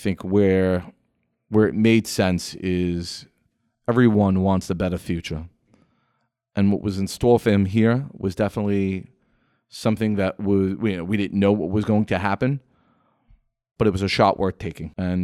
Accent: United States; You know, being American, being Italian, we're not accustomed to eating red cornet fish that looks like a monster.

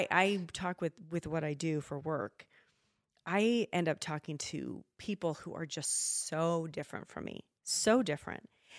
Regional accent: Spokane, Washington, United States; I mean, I've been in the Pacific Northwest pretty much my entire life. Mm-hmm. I grew up in Spokane

